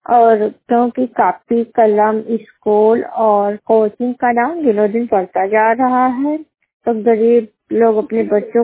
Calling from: Hathigarh, India; मैं हाथीगढ़ से बात कर रही हूँ। मेरा जिला बलरामपुर है।

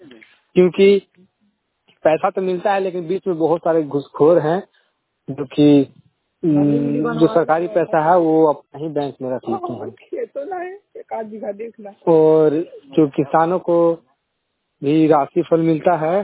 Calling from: Bihar, India; मैं जगदीशपुर गांव से बोल रहा हूँ मेरा पोस्ट डुमरा है थाना अम्बा है जिला औरंगाबाद है बिहार से बोल रहा हूँ

